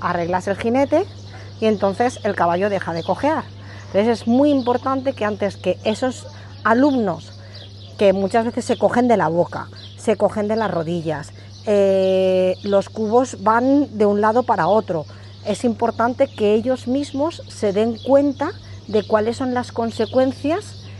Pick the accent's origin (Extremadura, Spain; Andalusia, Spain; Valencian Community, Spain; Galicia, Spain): Valencian Community, Spain; Valencia; vengo de Valencia.